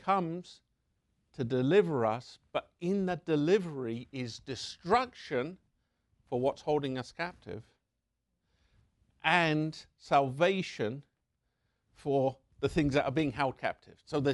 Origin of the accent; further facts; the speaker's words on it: England, United Kingdom; Growing up in England, we think about a shepherd.